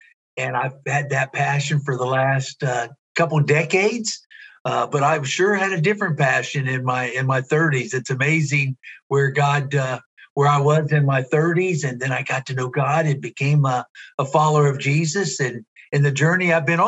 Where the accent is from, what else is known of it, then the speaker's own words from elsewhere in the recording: Ohio, United States; I grew up near the Cincinnati area, north of Cincinnati, real small town, 1,000-people town.